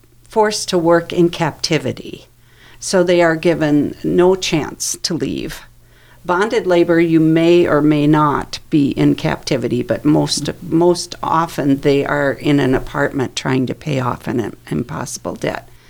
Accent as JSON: {"language": "English", "region": "Minnesota", "country": "United States", "said": "I'm from Minnesota, and there was a man arrested in the suburb next to mine who had roofers sleeping in his basement on the floor."}